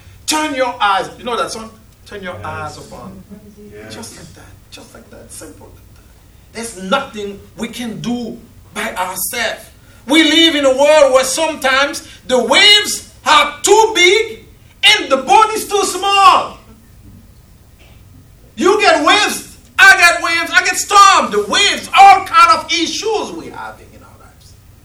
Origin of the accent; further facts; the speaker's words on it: Haiti; when I was growing up in Haiti, I got 4 brothers and 3 sisters.